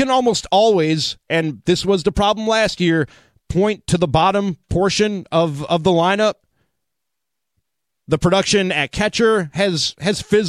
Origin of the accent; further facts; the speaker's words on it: Chicago, Illinois, United States; now in Milwaukee, United States; I do live in Milwaukee. Don't worry, one of you. Born and raised in Chicago, lifelong Cubs, Bears, Bulls fan.